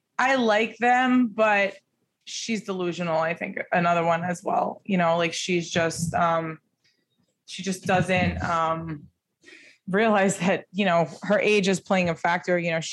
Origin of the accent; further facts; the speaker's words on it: New York, United States; you know, just being a New Yorker is two different planets